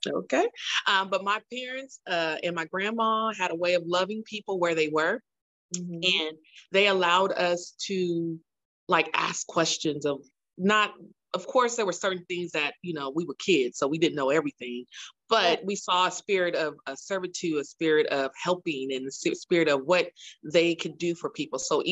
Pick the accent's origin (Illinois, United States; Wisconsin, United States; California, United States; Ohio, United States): California, United States; Oakland; So born and raised in Oakland, I'm one of four sisters, actually six, because I have two in St. Louis and three here in Oakland.